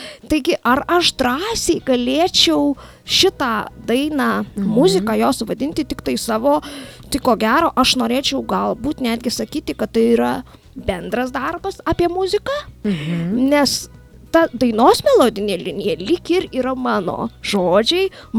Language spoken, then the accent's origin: Lithuanian; Dzūkija, Lithuania; tai reiškia, kad mes dzūkai turime didelę širdis